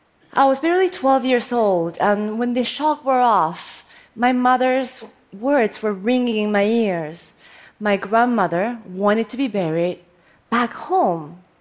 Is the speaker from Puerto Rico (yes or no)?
no; Argentina; also born or lived in South Korea / United States; I was born in Korea, the land of kimchi, raised in Argentina, where I ate so much steak that I'm probably 80% cow by now. And I was educated in the U.S.